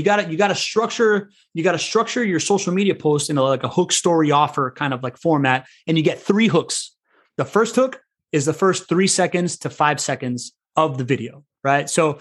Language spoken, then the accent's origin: English; Miami, Florida, United States; I grew up in Miami. I know the value of a velvet rope.